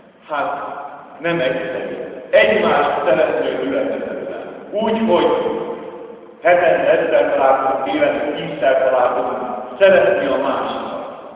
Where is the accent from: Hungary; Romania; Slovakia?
Romania; Transylvania; először Erdélyi száz, utána a román és utána keresztjén, tehát mindig nekünk oda kell tenni azt, hogy magyarok vagyunk.